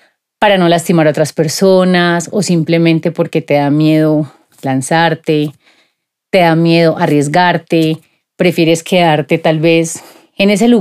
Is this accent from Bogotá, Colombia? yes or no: no; Cali, Valle del Cauca, Colombia; born there; La primera vez en Cali, niñas, en mi tierra, en la ciudad del Chontaduro, de la papa rellena, de la borrajao, en la tierrita mía donde yo nací.